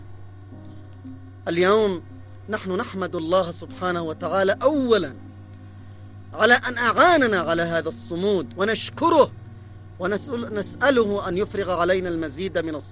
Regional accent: Yemen; إنما نزداد نحن كشعب يمني صمودا وعزما وثباتا وتصميما

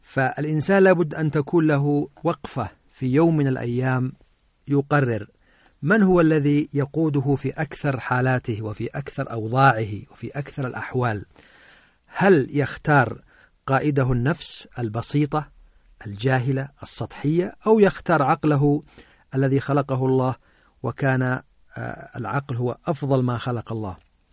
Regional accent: Yemen; يكاد ينعدم في كثير من البيوتات عندنا في اليمن.

